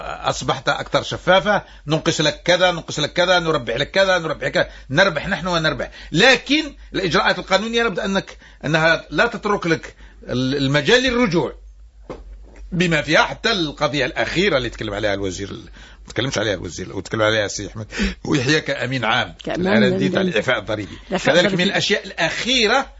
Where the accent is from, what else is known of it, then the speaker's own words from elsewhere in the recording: Algeria; فولو أنه إحنا عندنا في الجزائر متكاملان